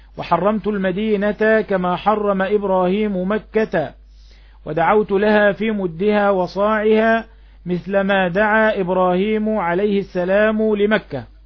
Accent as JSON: {"language": "Arabic", "country": "Egypt", "accent": "Egyptian", "said": "اللي احنا بنسميه في لهجتنا المصرية الشروة"}